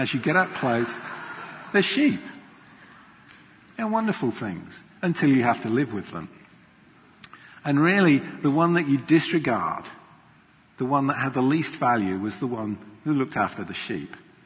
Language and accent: English; England, United Kingdom; Now, I come from England. England is a land of sheep.